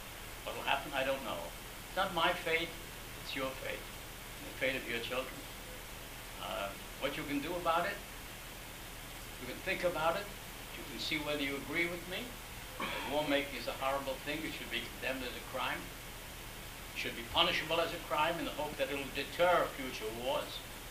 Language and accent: English; Transylvania, Romania; Yes, I came from Transylvania. My sister was born in the same house. She was born in Hungary. I was born in Romania.